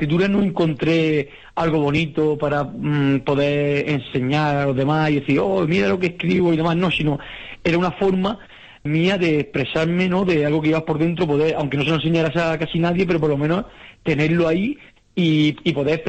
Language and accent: Spanish; Cieza, Region of Murcia, Spain; moved away as an adult; tengo 35 años y nací en Murcia, pero soy de Cieza. Como antiguamente no había hospitales dentro de los pueblos, pues tenés que nacer en la capital.